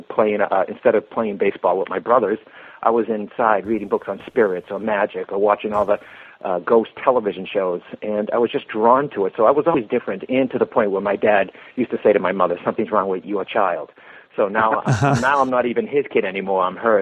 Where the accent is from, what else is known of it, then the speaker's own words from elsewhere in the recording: Boston, Massachusetts, United States; I was raised in Boston, Mass, and Irish-Italian Catholic, and I was one of five children.